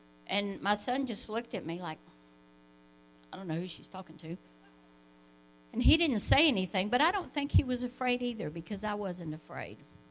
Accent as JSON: {"language": "English", "town": "Lubbock", "region": "Texas", "country": "United States", "tie": "born or raised there", "said": "well, I grew up in Lubbock. You know anybody here from Lubbock or West Texas?"}